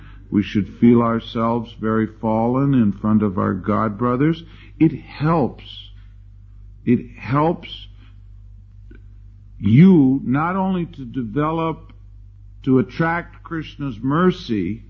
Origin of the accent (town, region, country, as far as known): Canada; now in United States